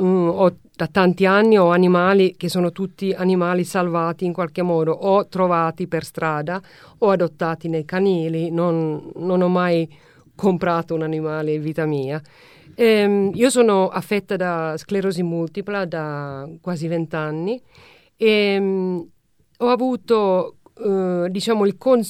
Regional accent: Finland; Italian is a second language; è un nome finlandese, appunto sono finlandese

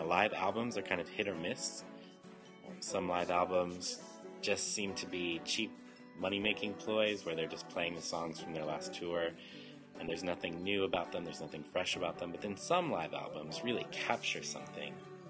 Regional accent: Texas, United States; We'll make you guys either some authentic Tex-Mex food, I'm from Texas, or authentic Uzbek food.

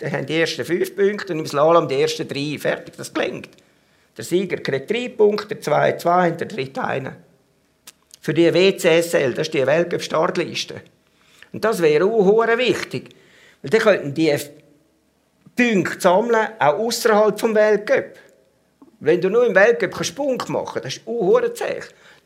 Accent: Switzerland; jetzt sind wir Schweizer

